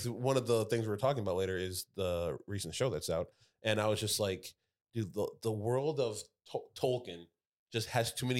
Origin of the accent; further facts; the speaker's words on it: United States; And I am not Ethiopian. I am straight American.